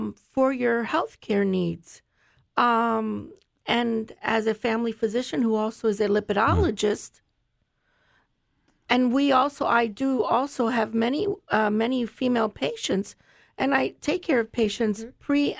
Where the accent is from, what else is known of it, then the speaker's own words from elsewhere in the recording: Florida, United States; Well, I grew up in Charlotte County here my whole life, and I remember when 41 was a two-lane road.